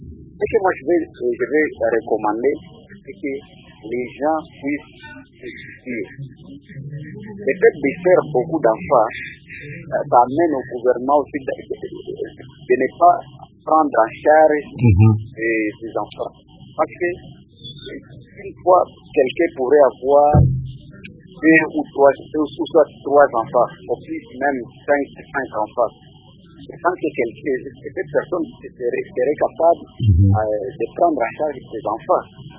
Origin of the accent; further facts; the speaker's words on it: Walikale, North Kivu, DR Congo; Nous avons beaucoup de temps ici chez nous à Walikale.